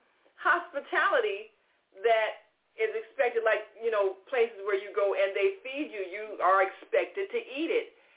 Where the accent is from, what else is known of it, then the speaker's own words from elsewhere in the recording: New Orleans, Louisiana, United States; I was from New Orleans.